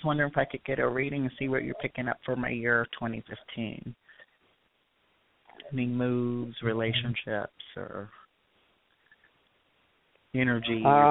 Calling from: Texas, United States; from Texas.

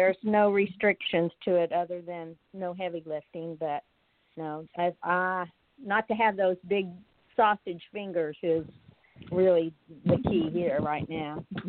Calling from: Olathe, Kansas, United States; Hi, this is … I'm from Olathe, Kansas, and I have a fresh testimonial.

